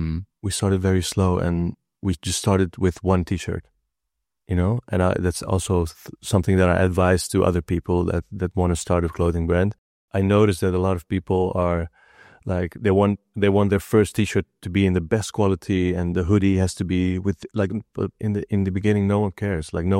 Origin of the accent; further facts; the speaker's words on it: Amsterdam, North Holland, Netherlands; when I grew up in Osdorp, the only thing I could think about was football.